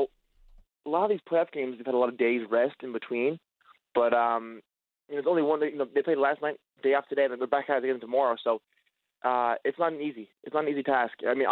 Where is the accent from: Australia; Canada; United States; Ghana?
Canada; I'm Canadian